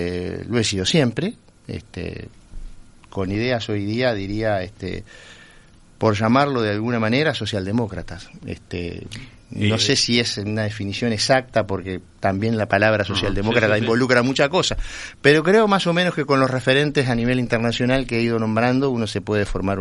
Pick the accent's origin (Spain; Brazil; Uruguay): Uruguay; Cerro Largo; born there; Yo tengo un origen, por así decirlo, nacionalista, porque nací en Cerro Largo y era absolutamente imposible no ser nacionalista teniendo un padre que nació en la novena sección del departamento de Cerro Largo. Después, claramente, tuve una formación católica